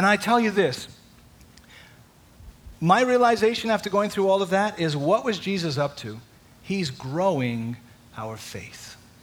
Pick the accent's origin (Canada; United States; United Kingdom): United Kingdom; You know, as a, I'm British, so I have a certain way of conducting myself.